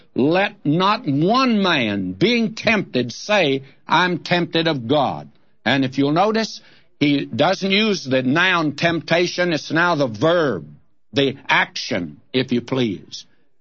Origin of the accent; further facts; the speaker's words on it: Texas, United States; I'm a Texan who wants to go back there. That's where I lived as a boy.